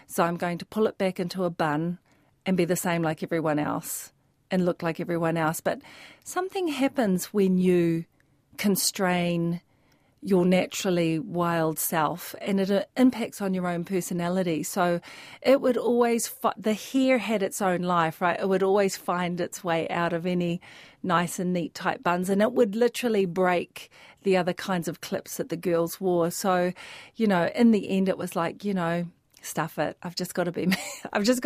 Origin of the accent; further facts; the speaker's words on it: Avondale, Auckland, New Zealand; attachment to our old villa that we grew up in Avondale.